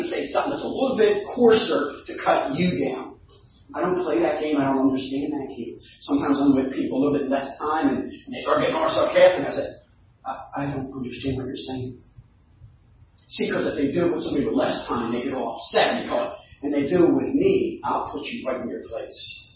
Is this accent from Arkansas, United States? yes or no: no; New Jersey, United States; I'm from Jersey and we get tight.